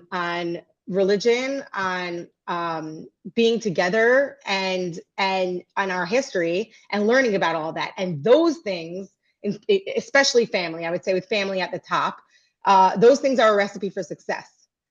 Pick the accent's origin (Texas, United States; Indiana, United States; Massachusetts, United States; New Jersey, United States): New Jersey, United States; but they became Orthodox, and I grew up Orthodox in New Jersey.